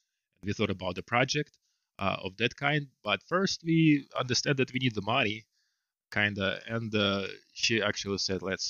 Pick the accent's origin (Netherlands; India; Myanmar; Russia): Russia; now in United States; as I come from Russia and I need to do anything to get money in the United States, and I had no really like connections, nothing.